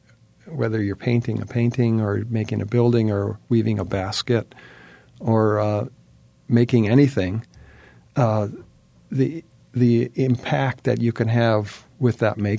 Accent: Hawaii, United States; I grew up in Hawaii, and the garbage men in Hawaii are fantastic.

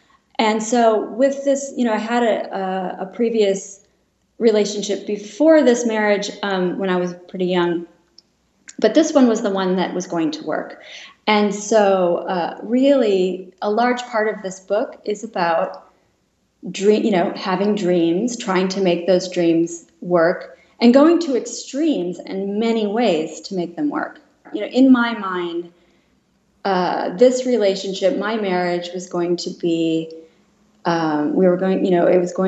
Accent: Wisconsin, United States; born or raised there

